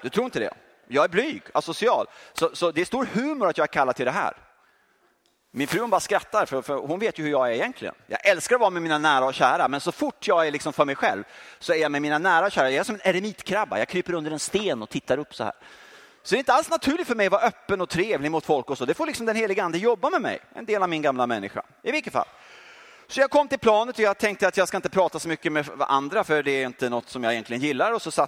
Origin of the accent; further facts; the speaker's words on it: Sweden; Och jag är ju svensk och jag är kristen